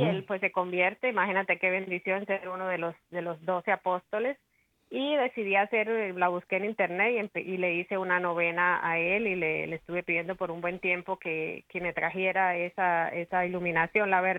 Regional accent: Colombia; now in Miami, United States; yo soy de Colombia, nacida en Colombia, vivo aquí, radico aquí en la ciudad de Miami ya hace un buen tiempo.

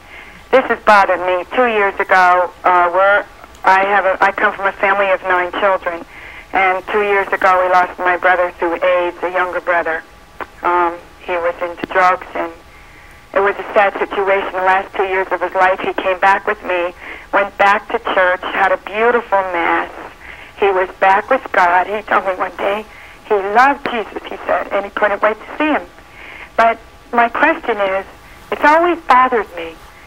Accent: New Jersey, United States; I'm from New Jersey, and I'm so happy to be talking to you.

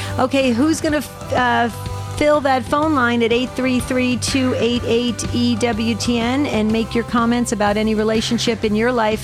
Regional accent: New Jersey, United States; I love Arizona, but I miss New Jersey, especially the food and the people. I think I just loved growing up in New Jersey.

